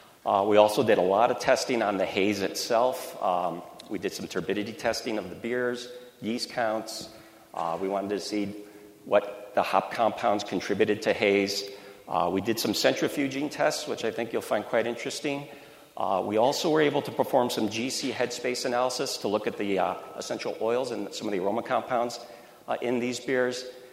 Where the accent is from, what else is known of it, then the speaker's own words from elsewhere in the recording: Connecticut, United States; I'm from Connecticut, and I go up there every year, but no one ever mentioned New England IPAs to me.